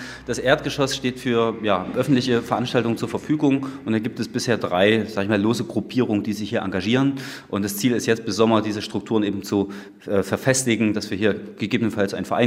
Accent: Zeitz, Saxony-Anhalt, Germany; Ich bin geboren in Zeitz, es ist meine Heimatstadt. Bin dann aus Frust natürlich irgendwann weggezogen, wollte studieren und bin nach 10 Jahren zurückgekommen

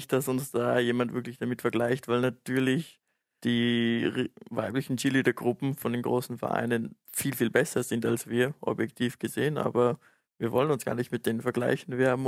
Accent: Vorarlberg, Austria; also ich komme aus Vorarlberg, das ist ganz auf der anderen Seite von Österreich

